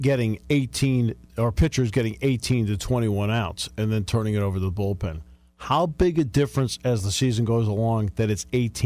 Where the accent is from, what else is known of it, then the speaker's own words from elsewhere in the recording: Connecticut, United States; I grew up in Connecticut